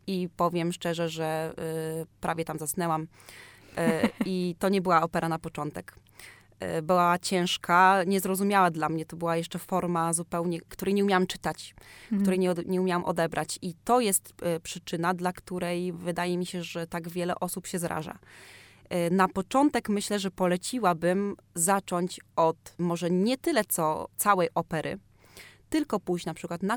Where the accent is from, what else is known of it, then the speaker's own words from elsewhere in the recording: Olsztyn, Warmian-Masurian Voivodeship, Poland; jestem z Olsztyna, gdzie nie ma teatru operowego